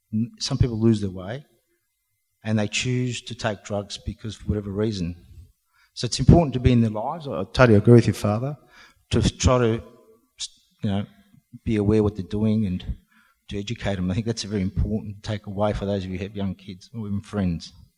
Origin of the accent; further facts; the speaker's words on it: Braybrook, Victoria, Australia; I grew up in total poverty in the western suburbs. I went to Braybrook High. We grew up around Braybrook.